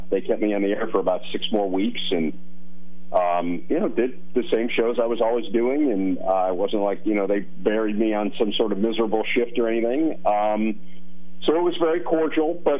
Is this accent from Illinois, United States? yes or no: yes; Chicago, Illinois, United States; now in Connecticut, United States; I mean, we love living in Connecticut, even though I'm from Chicago.